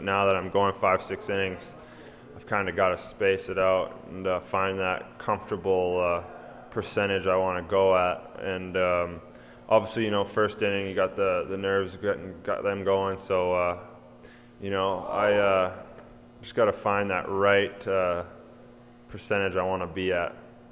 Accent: Canada; we're both from Canada, so whenever you got a fellow Canadian, you kind of bond with each other

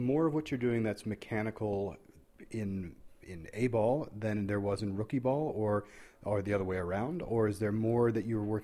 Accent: Canada; I wouldn't be doing my job as a Canadian baseball writer

